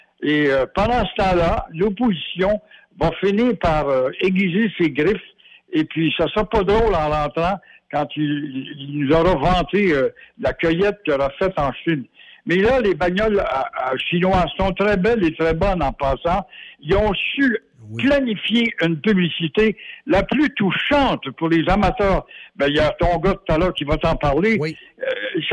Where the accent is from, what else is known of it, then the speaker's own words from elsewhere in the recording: Quebec, Canada; en tant que Québécois